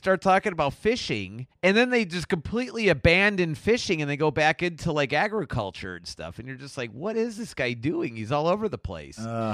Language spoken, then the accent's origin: English; Chicago, Illinois, United States; I grew up in Chicago.